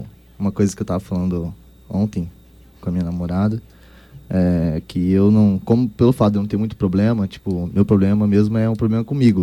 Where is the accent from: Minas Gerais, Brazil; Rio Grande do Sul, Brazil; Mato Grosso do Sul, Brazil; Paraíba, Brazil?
Mato Grosso do Sul, Brazil; Campo Grande; now in Dourados, Brazil; Sou de Campo Grande.